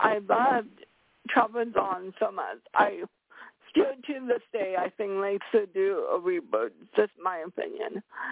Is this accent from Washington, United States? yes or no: yes; Seattle, Washington, United States; I'm from Seattle, Washington.